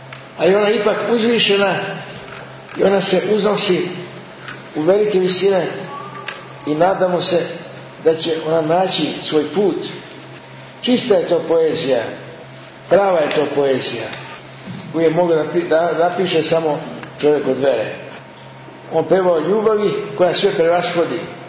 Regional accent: Vojvodina, Serbia; Onda smo ušli u moj zavičaj u Svetu Frušku Goru i manastir Grgetek

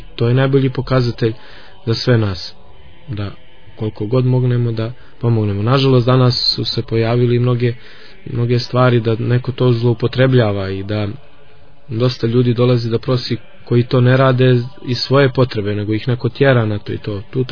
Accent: Montenegro; kod nas u Crnoj Gori

